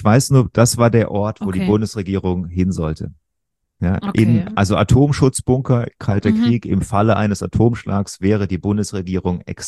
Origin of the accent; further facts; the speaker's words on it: Rhineland-Palatinate, Germany; ich bin in der Pfalz aufgewachsen.